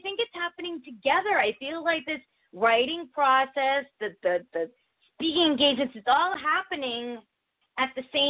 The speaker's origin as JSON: {"language": "English", "country": "United States", "tie": "born or raised there", "said": "I was born and raised in America."}